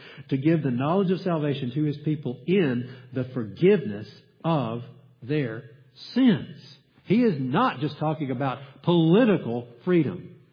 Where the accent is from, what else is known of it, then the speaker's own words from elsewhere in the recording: United States; And, you know, as an American, we want to stand up.